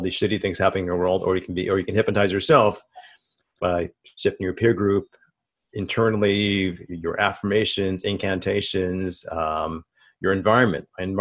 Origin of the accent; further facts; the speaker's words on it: Queens, New York, United States; growing up, particularly growing up in Queens, New York, and being Asian American, Indian, and so forth